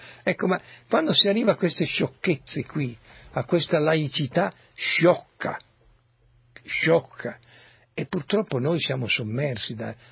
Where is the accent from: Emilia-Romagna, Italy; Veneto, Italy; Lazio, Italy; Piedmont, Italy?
Piedmont, Italy; Turin; sono le stesse cose che io ho vissuto a Torino 30-40 anni fa con i meridionali, con gli immigrati dal sud, quando noi torinesi doc mettevamo i cartelli sotto gli androni